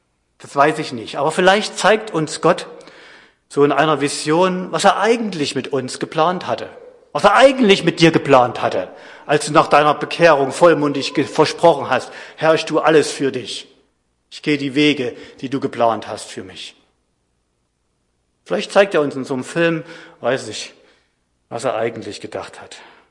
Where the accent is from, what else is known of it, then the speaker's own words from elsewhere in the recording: Saxony, Germany; now in Frankenwald, Germany; Da kann es dir passieren, du landest im Frankenwald als Sachse.